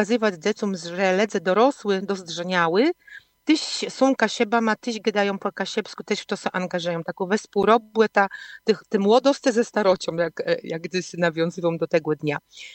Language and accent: Polish; Pomeranian Voivodeship, Poland; cesimy się z tego, że my jesteśmy kaszubami